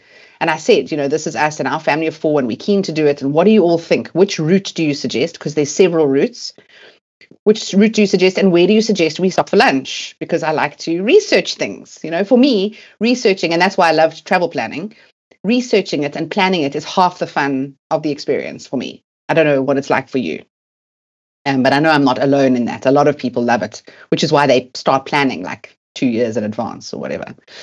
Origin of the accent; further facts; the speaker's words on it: United Kingdom; And I mean, you know, we're so British.